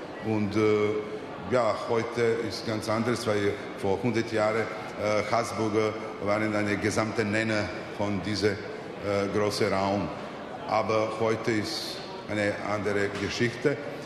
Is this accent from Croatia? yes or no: yes; Pula, Istria County, Croatia; also born or lived in Belgrade, Serbia; Und Pula, eine Stadt, wo habe ich aufgewachsen.